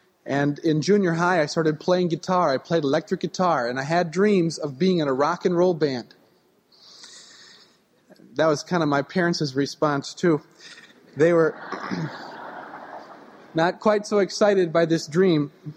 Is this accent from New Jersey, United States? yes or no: no; Prinsburg, Minnesota, United States; now in Minneapolis, United States; I grew up in Minnesota in a small town called Princeburg, about 100 miles west of here.